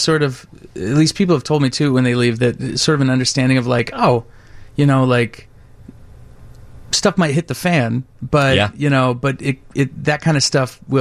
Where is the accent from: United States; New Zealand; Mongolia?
United States; Indianapolis, Indiana; I'm just from outside Indianapolis.